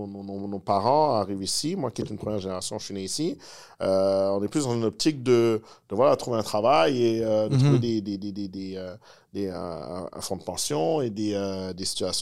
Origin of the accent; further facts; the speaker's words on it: Laval, Quebec, Canada; J'ai grandi à Laval. Dans le 4-5-0, mes parents sont arrivés là en 89.